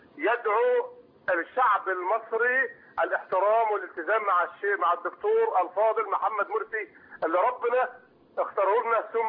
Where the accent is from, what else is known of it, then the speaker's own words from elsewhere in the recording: Mansoura, Dakahlia, Egypt; now in Saudi Arabia; من المنصوره